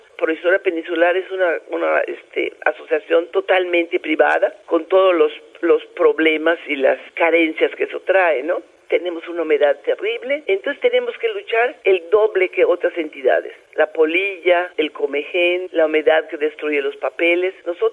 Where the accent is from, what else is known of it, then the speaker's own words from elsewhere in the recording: Yucatán, Mexico; Yo adoro mi tierra, me da tristeza ver cómo se pierde nuestra identidad